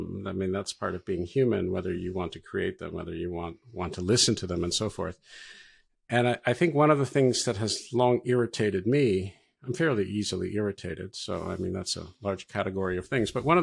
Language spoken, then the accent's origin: English; Toronto, Ontario, Canada; So I am Canadian by birth and by the first few decades of my life. I grew up in Toronto